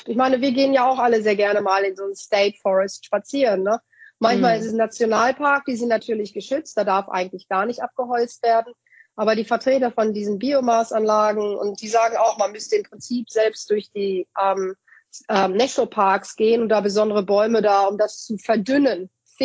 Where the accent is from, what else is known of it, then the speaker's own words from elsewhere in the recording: New South Wales, Australia; Was zum Beispiel bei uns in Australien jetzt gemacht wird oder in New South Wales.